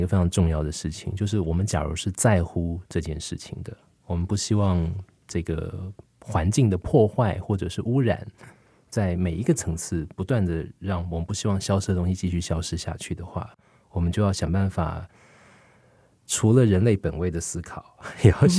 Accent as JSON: {"language": "Chinese", "region": "Taipei", "country": "Taiwan", "tie": "born or raised there", "said": "我们自己家住在台北瑞安街，"}